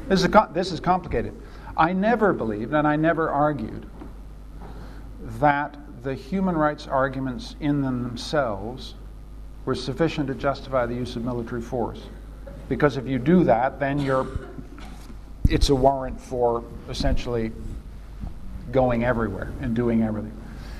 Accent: Canada; I come, as you know, from a perfect country. I come from Canada

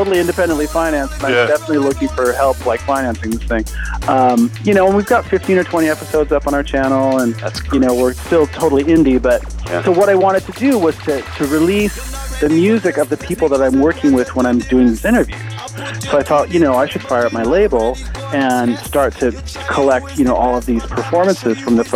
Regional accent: Los Angeles, California, United States; And I grew up in Los Angeles and I loved the beach and, you know, was a surfer in Malibu and stuff when I was a kid.

